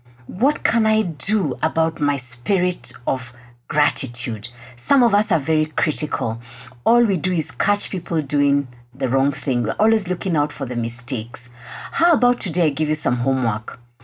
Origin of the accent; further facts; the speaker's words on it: Kenya; you know, I'm Kenyan, and I have found that as Kenyans, one of the things we do is we downplay the things that have gone well.